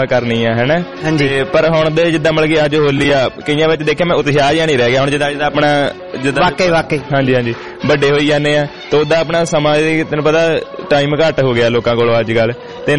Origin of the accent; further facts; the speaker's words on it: Khosa, Punjab, India; ਪਿੰਡ ਖੋਸਾ ਜੀ